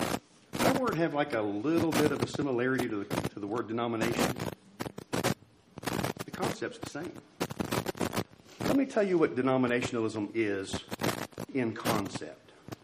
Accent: Deer Park, Texas, United States; Where I grew up in Deer Park, Texas, there was one of the main intersections in town

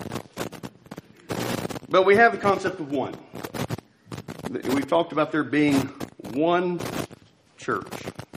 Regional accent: Deer Park, Texas, United States; Where I grew up in Deer Park, Texas, there was one of the main intersections in town

